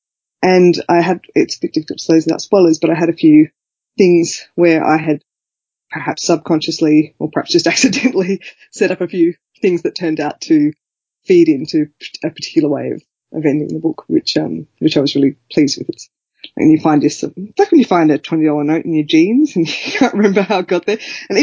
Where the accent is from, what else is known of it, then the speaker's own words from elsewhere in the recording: Australia; Well, I am an Australian fantasy author. I live in Canberra, same as you.